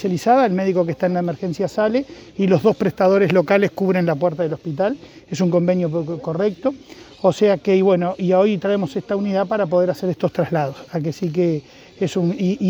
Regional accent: Uruguay; todos los uruguayos que somos de ACE

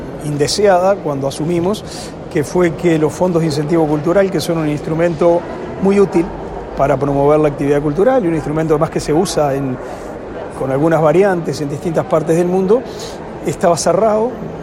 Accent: Uruguay; lo que somos los uruguayos.

